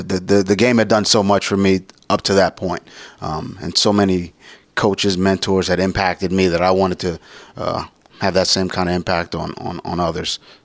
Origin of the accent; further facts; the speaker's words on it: Brooklyn, New York, United States; Where I grew up in Brooklyn, the Brownsville section of Brooklyn, there's no football leagues in that specific area, in that 2 mile radius.